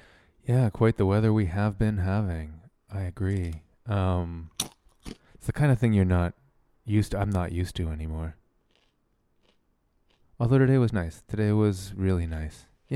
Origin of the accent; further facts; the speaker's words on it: Toronto, Ontario, Canada; has, you know, even exhibited in my hometown, Toronto, in that capacity.